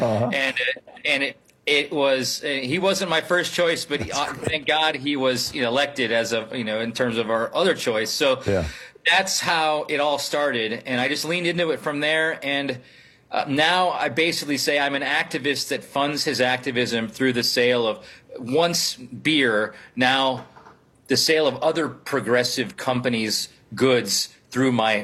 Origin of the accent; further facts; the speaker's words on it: Stevens Point, Wisconsin, United States; also born or lived in New York City; Yeah, so I grew up in Wisconsin, in Stevens Point, Wisconsin, but I had, lived in New York City and was doing management consulting for Facebook, Oracle, and Google, and moved back to Wisconsin